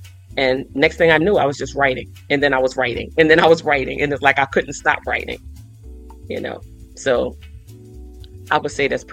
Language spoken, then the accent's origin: English; Philadelphia, Pennsylvania, United States; North Philly, born and raised.